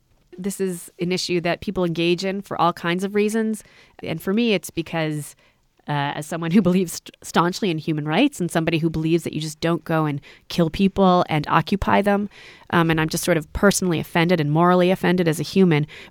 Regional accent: United States; I grew up here in the United States

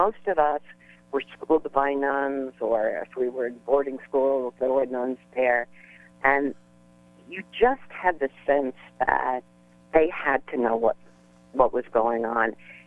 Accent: Jersey City, New Jersey, United States; the politicians, and I grew up in Jersey City, were all Catholic.

